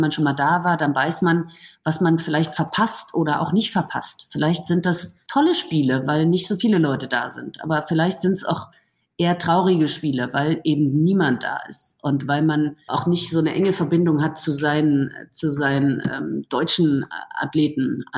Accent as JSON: {"language": "German", "country": "Germany", "said": "bin Fußballtrainer und vielleicht auch im Moment nicht in Deutschland, aber ich bin dabei und ich bin Deutscher und ich mache da mit."}